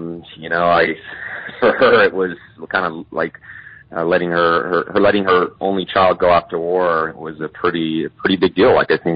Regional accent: Katy, Texas, United States; So I grew up mostly in Texas in a smaller town known as Katy, just outside of Houston

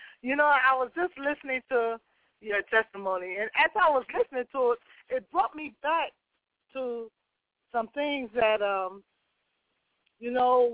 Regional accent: United States; I was one of the very first United States citizens, you know, born and bred in the States, extradited to Ghana.

